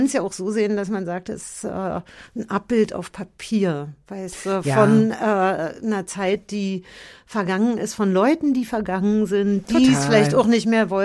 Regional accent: Germany; Ich bin ja in der DDR aufgewachsen

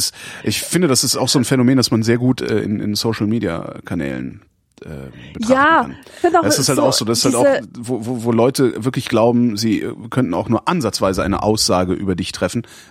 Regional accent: West Germany, Germany; weil ich komme aus dem Westen. Ich bin nicht bespitzelt worden

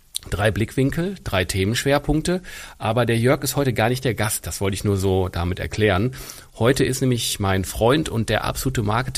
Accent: Essen, North Rhine-Westphalia, Germany; aus meiner Heimatstadt in Essen

